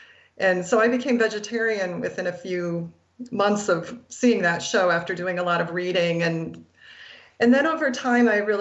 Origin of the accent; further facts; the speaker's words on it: Iowa, United States; I grew up in Iowa, and I really had no idea about factory farming or things like that.